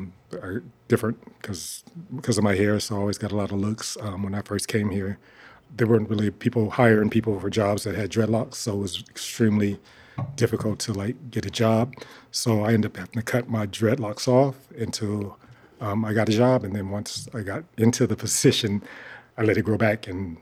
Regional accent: New York City, New York, United States; also born or lived in Jamaica; And I was born in Jamaica, but we moved to Brooklyn, New York when I was three. So I don't remember the first thing.

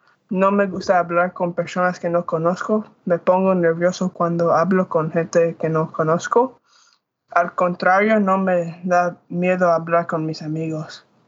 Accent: Mexico; Soy mexicano y respeto a todo el mundo sin importar el color de su piel o lugar de origen.

